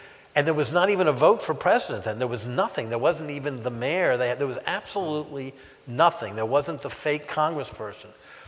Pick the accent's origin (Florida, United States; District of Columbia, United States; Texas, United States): District of Columbia, United States; Washington; I think that what I saw as a kid growing up in Washington, living in a de facto segregated city that purported to stand for everything great in our civic values, our democratic values